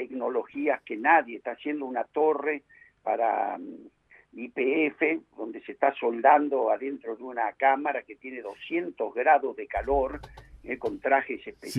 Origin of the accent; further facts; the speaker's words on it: Argentina; Así que yo estoy orgulloso de esa, como argentino